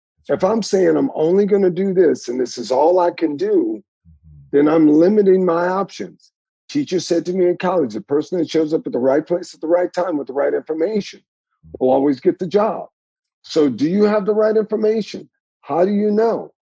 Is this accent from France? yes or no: no; the South, United States; So what we have, which I grew up with in the South, is authenticity.